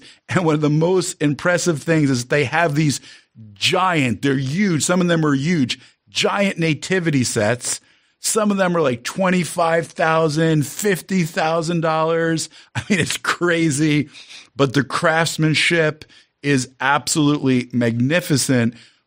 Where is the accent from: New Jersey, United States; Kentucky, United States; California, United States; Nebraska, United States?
New Jersey, United States; I'm from New Jersey.